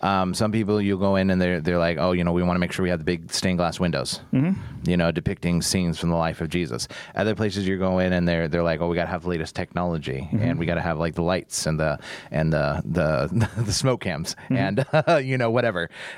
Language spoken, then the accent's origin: English; United States; We're going to pick on Americans because we're American.